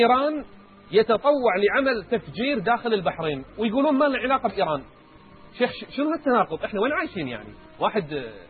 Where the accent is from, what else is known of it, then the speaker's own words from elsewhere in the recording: Riyadh, Riyadh Province, Saudi Arabia; أنا لما أروح الرياض رايح ديرتي